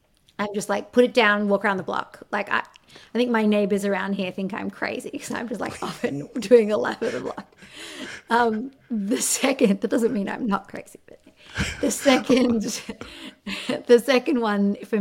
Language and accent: English; Australia; I grew up in Australia